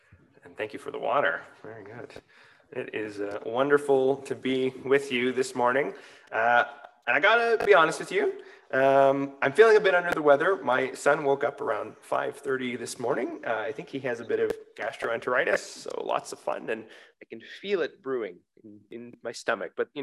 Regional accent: South Porcupine, Ontario, Canada; I grew up in South Porcupine for much of my childhood. Maybe I moved there when I was 12.

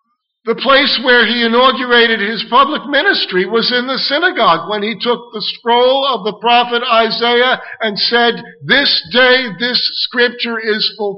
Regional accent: New York City, New York, United States; Growing up in New York City as I did, part of a Jewish community that was in the larger community of Roman Catholics and Protestants, I knew about Jesus.

